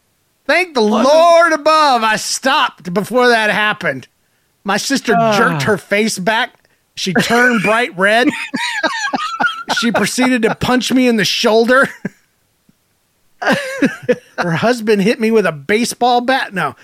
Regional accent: Georgia, United States; You know, y'all have some freak babies. I'm from Georgia.

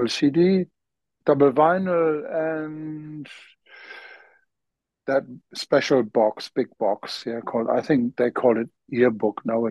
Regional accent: Dortmund, North Rhine-Westphalia, Germany; in Germany, in Dortmund, it's, you know, the team, Borussia Dortmund, from football maybe. That's my hometown, still have a flat in London, and I still hang a lot, a lot here in Malta.

